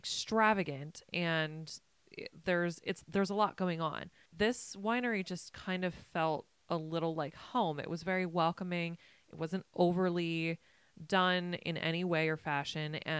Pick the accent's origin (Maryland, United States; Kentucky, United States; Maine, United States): Maryland, United States; he worked in California and I grew up in Maryland.